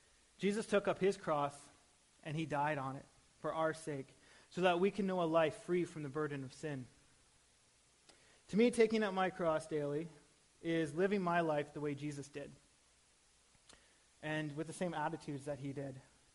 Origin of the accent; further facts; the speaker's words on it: Ontario, Canada; I grew up in Ontario, and all my family is there. It's about, I don't know how far, like 4,000 kilometers away or something.